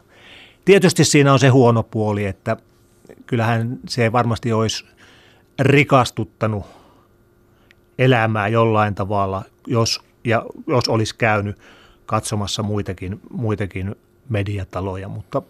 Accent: Keuruu, Central Finland, Finland; also born or lived in Lappeenranta; kun mä olin 6 vuotta, niin me muutettiin tuolta Lappeenrannasta Keuruulle

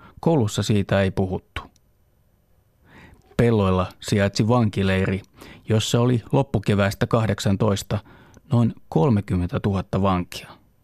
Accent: Lahti, Päijät-Häme, Finland; born or raised there

